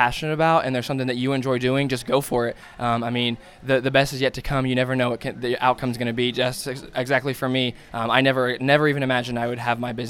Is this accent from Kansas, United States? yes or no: yes; Hugoton, Kansas, United States; Yes, so I am from the Hugoton FFA chapter in Hugoton, Kansas.